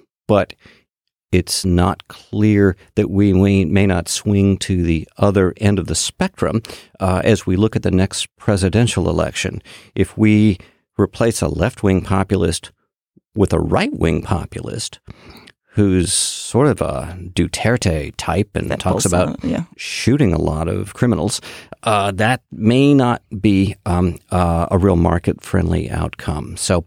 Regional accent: Boston, Massachusetts, United States; I have to first explain that I am from Boston.

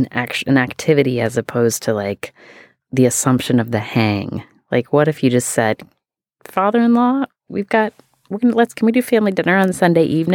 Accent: West Virginia, United States; I appreciated this letter because I am from West Virginia, and this writer is from the state next door.

